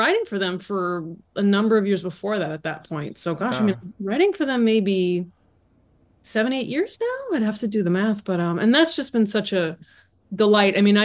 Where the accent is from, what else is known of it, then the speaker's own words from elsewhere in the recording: Arizona, United States; growing up in Arizona, just all those weird little.